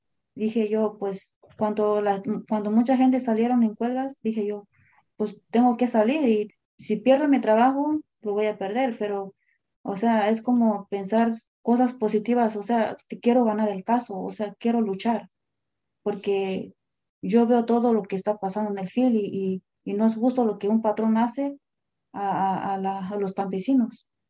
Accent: Oaxaca, Mexico; moved away; soy de Oaxaca. Yo he llegado de aquí desde 2003 hasta ahora. Desde ese año llegué trabajando en el campo.

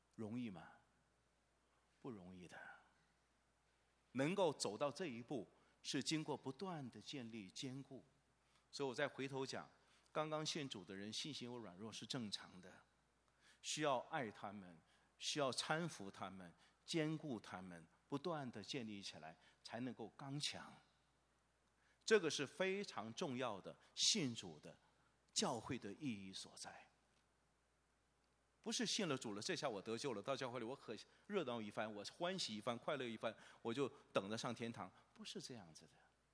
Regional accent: China; 我们中国人对这个布道这个词经常有一些误解

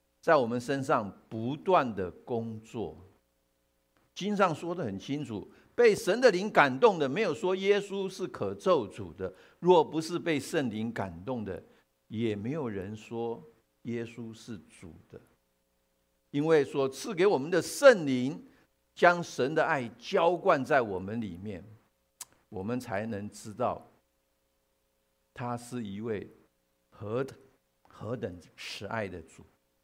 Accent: China; now in United States; 我们中国人知道保底就是我那个想要去的

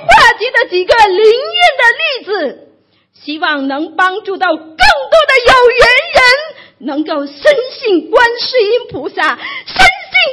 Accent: Guangxi, China; 我是来自广西的

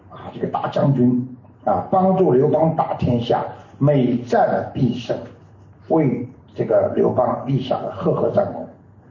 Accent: China; 我们中国人是讲感情的，对不对？

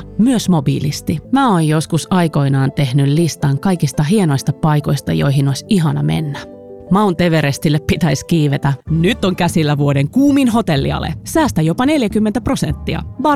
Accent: Espoo, Uusimaa, Finland; tulen Espoosta ja tässä on ääninäytteeni.

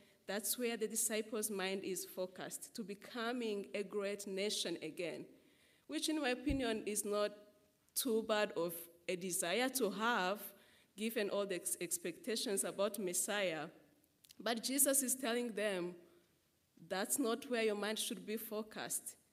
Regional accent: Rwanda; moved away; I come from Rwanda

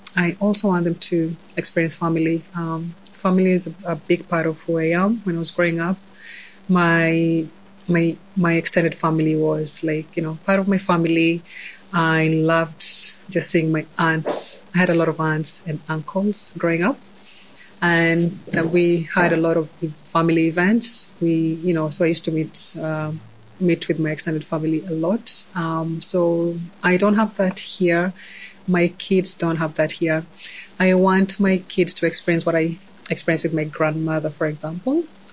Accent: Nairobi, Kenya; now in Canada; I am from Kenya. I moved to Canada almost 14 years ago. I was born and raised in Nairobi. It's the capital city of Kenya.

